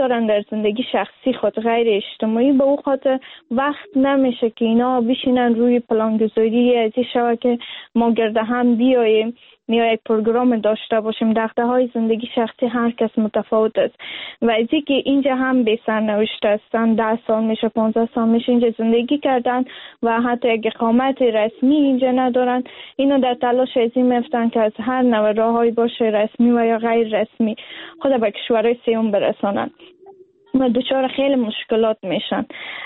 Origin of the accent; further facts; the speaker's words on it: Afghanistan; از لحاظ فرهنگی که در افغانستان ما بزرگ شدیم